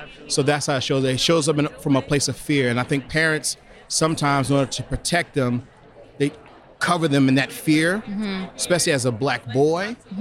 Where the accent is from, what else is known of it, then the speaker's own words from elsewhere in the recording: Newark, New Jersey, United States; I grew up in Newark, so like I'm the poster child for that.